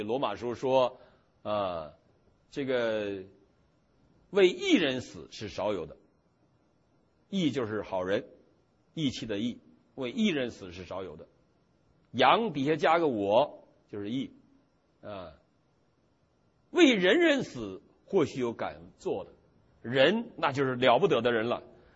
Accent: China; 尤其我们中国人，我们中国人在脑子里的物质主义，因为我们是无神论者

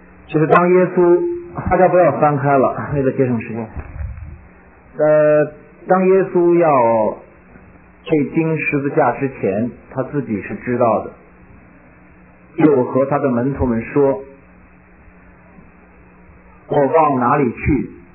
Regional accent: Renqiu, Hebei, China; also born or lived in Beijing; 我是生在北京，但是在五六岁的时候就回老家了，在河北任丘的农村里长了十年，然后又回到北京。

